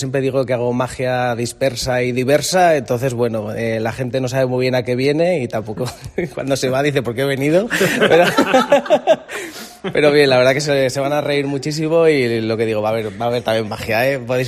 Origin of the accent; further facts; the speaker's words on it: Zaragoza, Aragon, Spain; born there; now in Villanueva, Spain; vivo en Villanueva, ahí en el Pirineo. Nací en Zaragoza, pero llevamos ya, mi pareja y yo, 10 años, coincidiendo con el Pirineos Mágico, por cierto, aquí en el Pirineo, y muy a gusto, la verdad.